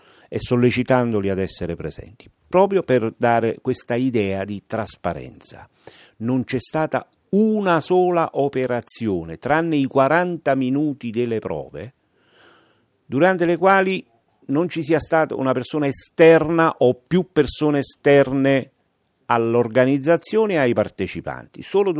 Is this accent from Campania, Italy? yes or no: yes; Campania, Italy; perché io sono campano pure io, e lo dico con orgoglio peraltro